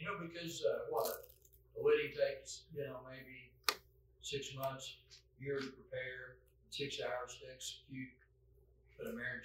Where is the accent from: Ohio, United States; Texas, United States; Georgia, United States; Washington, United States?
Texas, United States; That's hard for me to say still as a Texan.